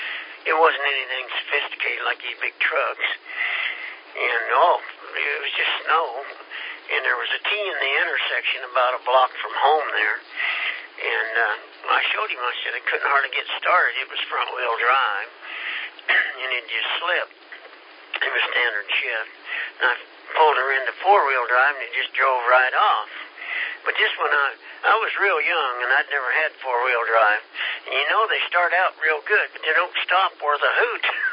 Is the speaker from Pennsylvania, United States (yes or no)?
no; Kansas, United States; Snow, don't worry me. I'm from Kansas. Ice, that's another story.